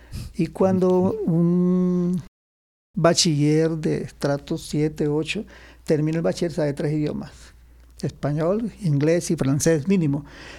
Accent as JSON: {"language": "Spanish", "town": "Florencia", "region": "Caquetá", "country": "Colombia", "tie": "born or raised there", "also_born_or_lived": "Putumayo", "said": "yo soy campesino del Caquetá, nací en Florencia, Caquetá, y me eduqué hasta cuarto primaria entre Caquetá y Putumayo."}